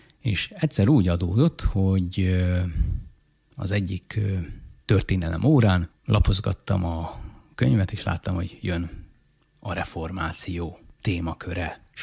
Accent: Budapest, Hungary; born there; az apai ágról pedig Budapeste. Ott is születtem, ahogy beszéltünk is erről, csak amikor két és féles voltam, akkor sajnálatos módon édesapám elhunyt, és édesanyám ekkor úgy döntött, hogy visszaköltözik nagyapámhoz

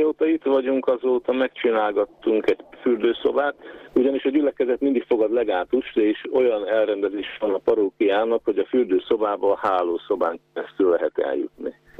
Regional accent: Matolcs, Szabolcs-Szatmár-Bereg, Hungary; És én is szatmári születésű vagyok, hát matolcsi születésű vagyok, a feleségem Kiseri, úgyhogy valójában itt éltük le az életünket ebben a körzetben.

